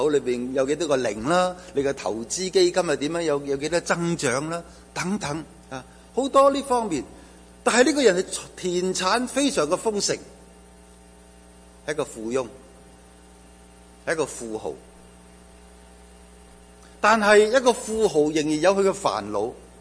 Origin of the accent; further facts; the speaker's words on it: China; 所以我中国人有一句说话成日讲，叫做聪明反被聪明误